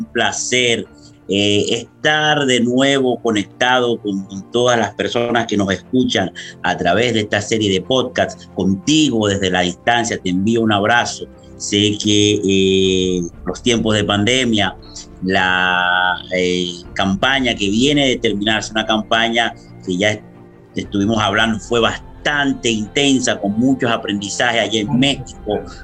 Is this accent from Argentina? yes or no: no; Dominican Republic; en nuestros países caribeños, donde yo soy de origen dominicano.